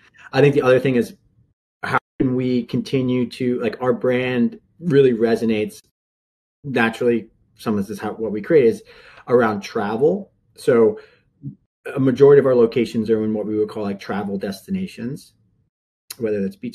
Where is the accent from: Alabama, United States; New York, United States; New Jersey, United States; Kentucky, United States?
New Jersey, United States; Spring Lake; we actually opened up a restaurant and a cafe in Spring Lake, New Jersey, which is my hometown.